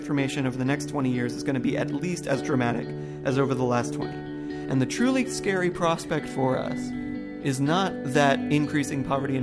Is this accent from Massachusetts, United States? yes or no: no; Chattanooga, Tennessee, United States; I'm from Chattanooga. I grew up, well, I was born in Franklin County, came here, started school on Signal Mountain through middle school